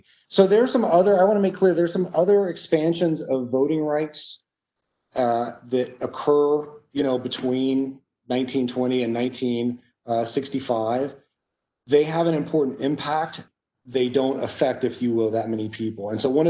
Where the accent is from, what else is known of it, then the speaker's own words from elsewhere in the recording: Texas, United States; a lot of people in my home state of Texas are a little ashamed about, because it originated there.